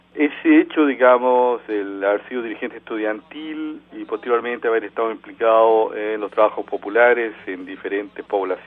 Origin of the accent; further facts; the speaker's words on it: Valparaíso, Chile; quisiera decir que vengo de la ciudad de Valparaíso. Soy originario, nací en Valparaíso.